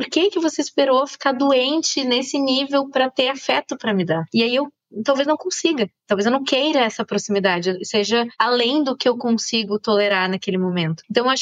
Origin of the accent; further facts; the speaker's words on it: South Region, Brazil; pensando aqui que eu sou do Sul, todo churrasco de domingo de família